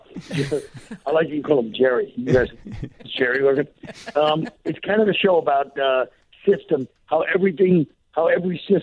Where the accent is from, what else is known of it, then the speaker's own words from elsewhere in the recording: Ireland; Yeah, I really nailed my people finally. I feel like the elusive Irish people have finally been nailed down with my show.